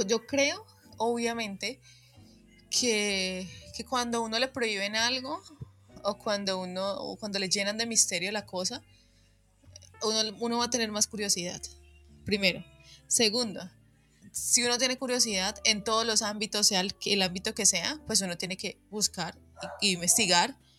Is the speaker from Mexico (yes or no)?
no; Colombia; nosotros como colombianos, porque como vos decís, nos conocen mundialmente por la droga